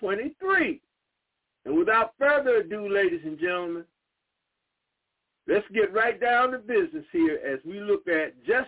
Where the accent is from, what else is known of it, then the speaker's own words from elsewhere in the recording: South Carolina, United States; because I hail from South Carolina, and a lot of rural communities of black folks, they don't even have addresses